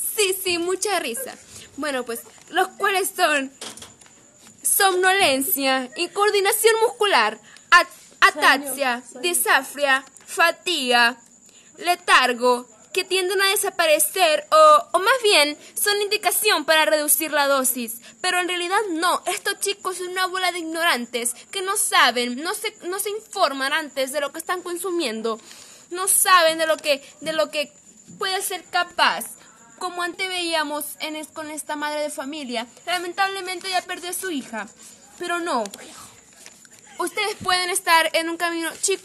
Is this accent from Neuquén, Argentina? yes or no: no; Buenos Aires, Argentina; soy de Buenos Aires.